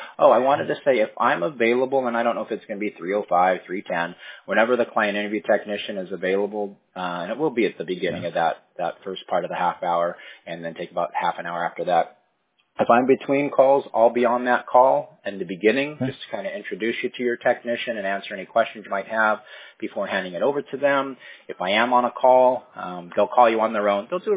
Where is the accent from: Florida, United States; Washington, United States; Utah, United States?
Washington, United States; Bellevue; born there; Yeah, but I was born in Bellevue, Washington.